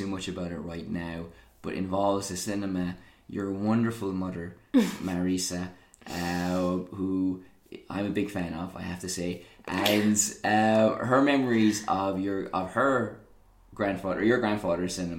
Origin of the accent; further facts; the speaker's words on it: Ireland; I'm Irish